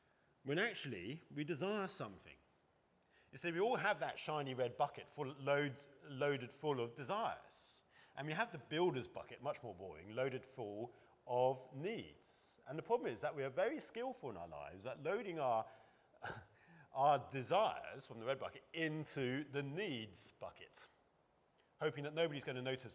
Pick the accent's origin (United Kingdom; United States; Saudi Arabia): United Kingdom; England; But I'm English, and most of you are English